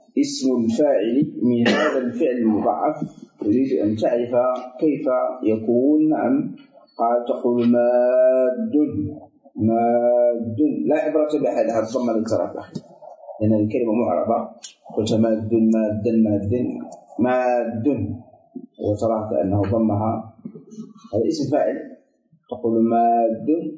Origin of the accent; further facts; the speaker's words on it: Algeria; أنا جزائري